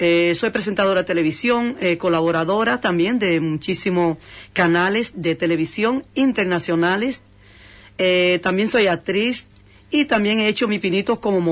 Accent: Dominican Republic; also born or lived in Madrid; now in Huelva, Spain; Vale, yo soy de República Dominicana, llevo 35 años aquí ya en España. Vamos a decir que tenemos 18 en Madrid y todo el tiempo, hasta 35 años, pues lo llevo aquí viviendo en Huelva, en el cual ya me compré mi apartamento y todo aquí

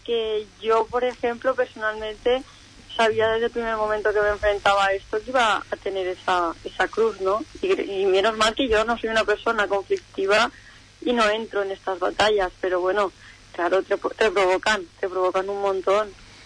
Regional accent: Castalla, Valencian Community, Spain; Yo es que soy de Castalla, de Alicante.

